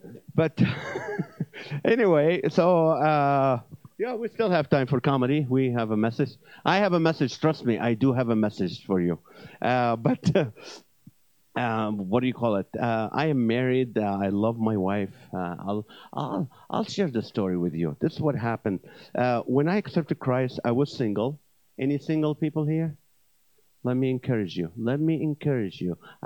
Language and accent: English; Kuwait; I grew up in Kuwait.